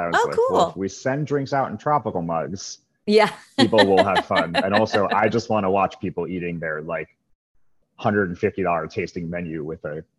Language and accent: English; New York City, New York, United States; now in Boston, United States; And I grew up in New York City doing catering. So I just started doing catering in Boston.